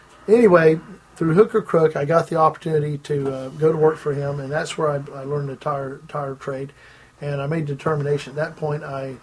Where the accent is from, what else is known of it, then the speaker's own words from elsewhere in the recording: Orlando, Florida, United States; But I was from Orlando, and to me his rate didn't seem that unreasonable for prices down there.